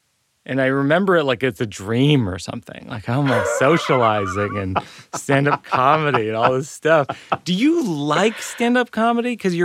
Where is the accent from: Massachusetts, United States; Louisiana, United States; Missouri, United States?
Massachusetts, United States; Shrewsbury; I grew up in Shrewsbury, the Florida of Massachusetts.